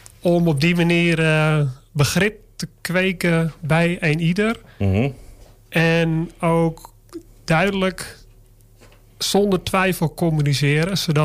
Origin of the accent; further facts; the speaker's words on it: De Kwakel, North Holland, Netherlands; also born or lived in Amstelveen; ik ben niet geboren in de Kwakel, maar dat is in Amstelveen. Maar ja. Ja, mijn hele leven woon ik al in dit mooie dorp.